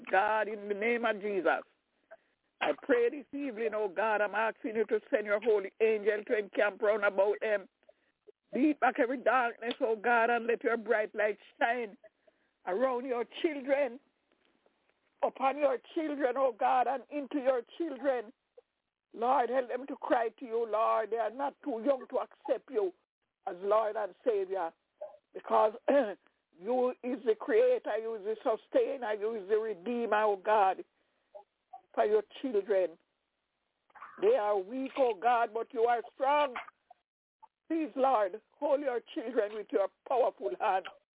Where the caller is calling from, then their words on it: Albany, New York, United States; I'm calling from Albany, New York.